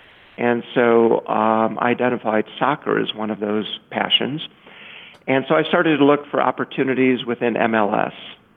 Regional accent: Indiana, United States; You know, I grew up in Indiana, not far from Chicago, and it was not an option for me growing up.

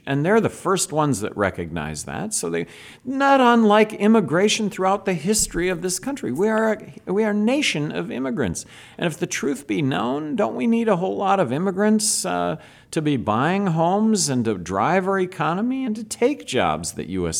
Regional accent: New Mexico, United States; Look, I come from New Mexico. 50% of New Mexico population is Hispanic.

